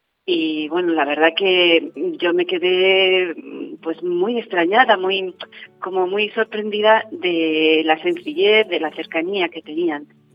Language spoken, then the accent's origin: Spanish; Valdepeñas, Castilla-La Mancha, Spain; also born or lived in Madrid; now in Ciudad Real, Spain; soy de Valdepeñas, yo nací y me crié en Valdepeñas, aunque mis padres eran de Santa Cruz de Mudela. Llevo aquí en Ciudad Real ahora 8 años, casi toda el resto de mi vida pues lo he pasado en Madrid